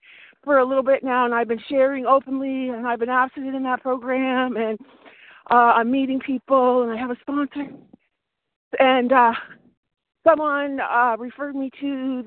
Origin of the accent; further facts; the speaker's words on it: Nova Scotia, Canada; And I'm from Nova Scotia.